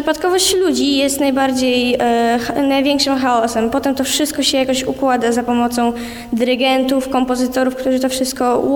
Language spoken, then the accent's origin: Polish; Olsztyn, Warmian-Masurian Voivodeship, Poland; Pochodzę z Olsztyna.